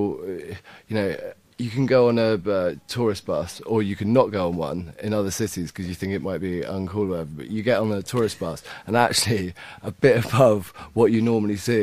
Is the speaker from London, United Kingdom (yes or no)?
yes; London, United Kingdom; I was born in Shepherd's Bush.